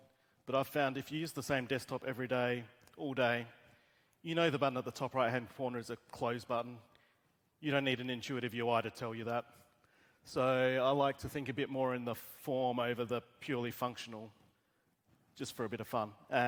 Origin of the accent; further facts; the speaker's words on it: Adelaide, South Australia, Australia; I'm from Adelaide, Australia. That's why you can't understand my English.